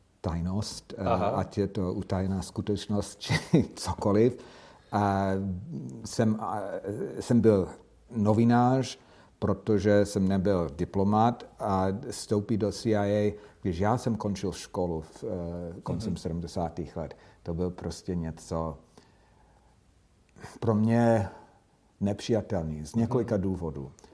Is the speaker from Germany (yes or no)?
no; United States; Czech is a second language; Jako Američan, který umí česky a není i hned patrný, že je cizinec.